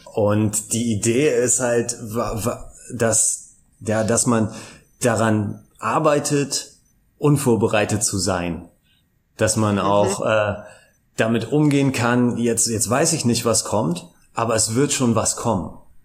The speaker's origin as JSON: {"language": "German", "region": "Hamburg", "country": "Germany", "said": "ich bin ursprünglich Hamburger und lebe jetzt zwischen Brüssel und Köln, pendel, bin sogenannter Grenzgänger"}